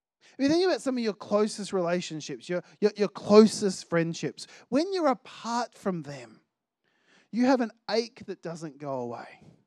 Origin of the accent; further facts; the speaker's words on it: Australia; I grew up in Australia. I was born in Australia. It wasn't until I travelled overseas, and I was about 20 by the time I actually travelled overseas for the first time.